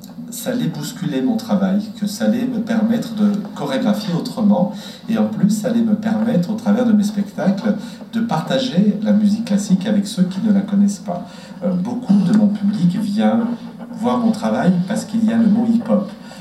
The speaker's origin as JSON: {"language": "French", "town": "Lyon", "region": "Auvergne-Rhône-Alpes", "country": "France", "tie": "born there", "said": "moi je suis né en France, à Lyon, mes parents viennent d'Afrique du Nord"}